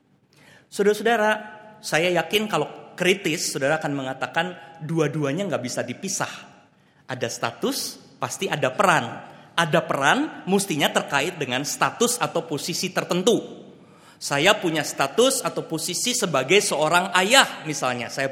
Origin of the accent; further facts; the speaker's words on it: Bandung, West Java, Indonesia; Saya punya sih sebetulnya kampung saya di Bandung, saudara-saudara. Kalau boleh disebut Bandung itu kampung, saya punya RT RW lah di sekitar itu.